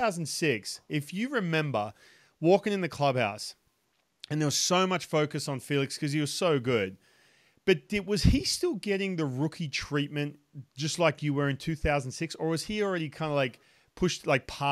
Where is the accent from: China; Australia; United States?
Australia; I'm not going to sit here and go, oh, I came from Australia.